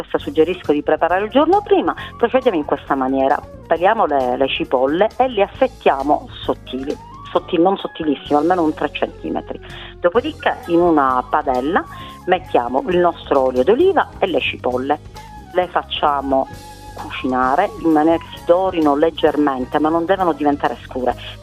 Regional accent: Ragusa, Sicily, Italy; now in Melbourne, Australia; nella ricetta tradizionale noi usiamo il caciocavallo ragusano, che è un formaggio tipico delle nostre parti

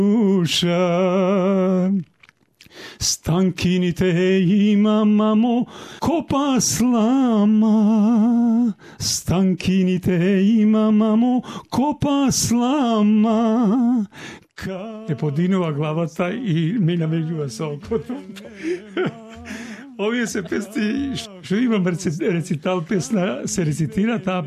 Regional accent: Vrbjani, Southwestern, North Macedonia; Има Леринско Врбјани, Прилепско Врбјани и Охридско Врбјани. Јас сум од Охридско Врбјани. Тамо и бил дедото Дејан Војводата. … Врбјанец.

